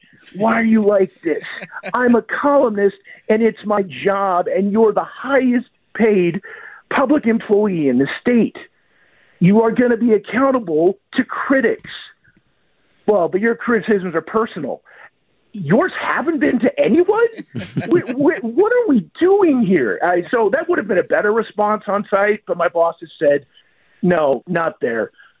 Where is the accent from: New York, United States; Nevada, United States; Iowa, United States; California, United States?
Iowa, United States; I'm from Iowa. It's a long story.